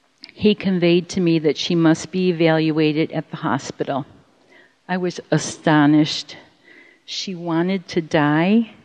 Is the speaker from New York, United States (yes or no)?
yes; Rochester, New York, United States; And we moved back to Rochester, New York, my hometown.